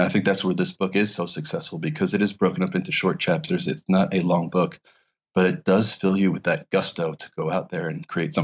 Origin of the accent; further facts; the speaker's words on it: New York, United States; And I just, especially being a New Yorker, and it's a book about 9/11 that doesn't tackle it head on.